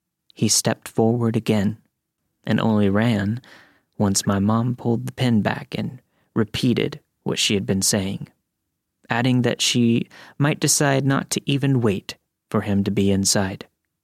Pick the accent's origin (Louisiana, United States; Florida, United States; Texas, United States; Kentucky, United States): Texas, United States; Lockhart; I grew up in Texas. I still live here, along with my family, that will be mentioned in the story.